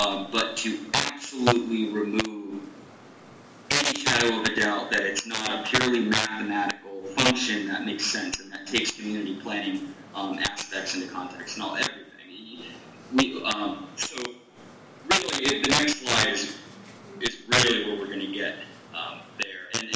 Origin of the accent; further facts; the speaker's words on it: Orlando, Florida, United States; It's something I actually never did because I grew up in the Dr. Phillips area of Orlando.